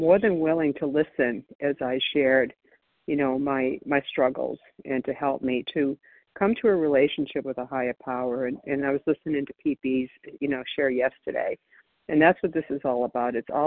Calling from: Florida, United States; I'm calling from Florida today.

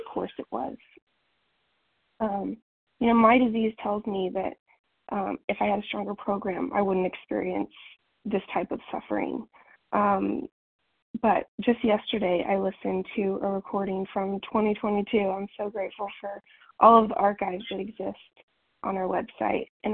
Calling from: Texas, United States; compulsive overeater in Texas.

